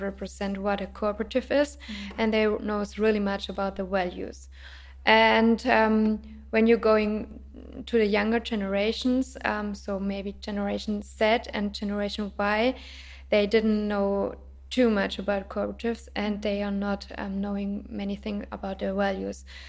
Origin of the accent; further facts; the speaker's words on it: Stuttgart, Baden-Württemberg, Germany; English is a second language; I'm coming from Stuttgart. Stuttgart is a bigger city in the southern part of Germany.